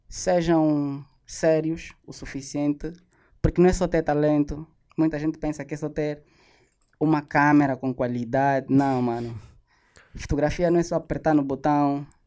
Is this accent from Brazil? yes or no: no; Angola; União como angolano, vamos nos dar as mãos.